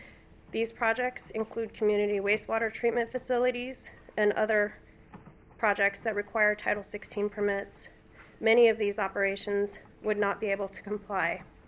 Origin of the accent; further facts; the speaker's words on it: Nome, Alaska, United States; I was born and raised in Nome and have lived in Alaska my whole life